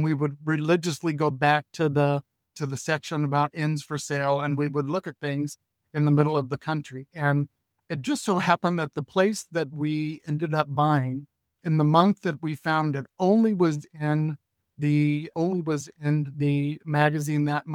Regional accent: California, United States; So I'm from California. My wife is from New York.

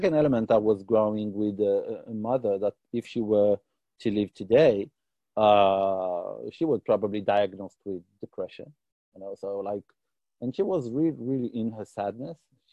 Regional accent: Tel Aviv, Tel Aviv District, Israel; accent: British; English is a second language; So I was born and raised in Tel Aviv, around Tel Aviv in Israel. I know that I sound British and from Oxford, but not. My accent is very British, but not. I was born in Israel

